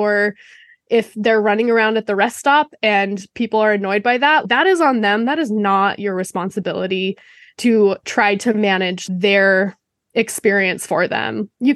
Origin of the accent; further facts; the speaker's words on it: Utah, United States; I grew up in Utah, really close to mountains, and we did a lot of camping from the time I was like teeny tiny.